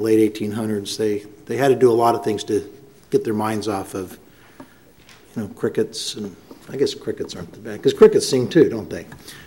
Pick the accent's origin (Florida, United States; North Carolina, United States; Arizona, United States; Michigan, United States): Arizona, United States; Mesa; When I was growing up in the Mesa schools, it was one of the few places I know